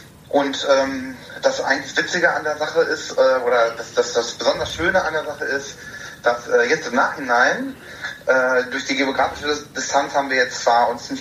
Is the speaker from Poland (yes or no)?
no; North Rhine-Westphalia, Germany; Fellow 2016 aus NRW, komme gebürtig aus NRW und bin auch in NRW geblieben